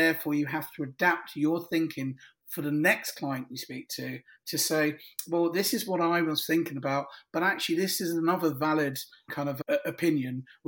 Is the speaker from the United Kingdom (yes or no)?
yes; London, United Kingdom; I grew up in inner city London. I was originally born and bred in New Cross, South East London. I was told only on Wednesday afternoon that I don't sound like I'm from New Cross. Well, I can assure you, I grew up in the middle of a council estate.